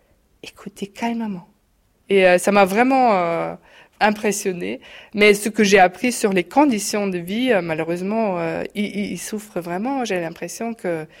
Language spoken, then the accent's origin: French; Germany; French is a second language; En voyageant en Grèce en tant qu'Allemande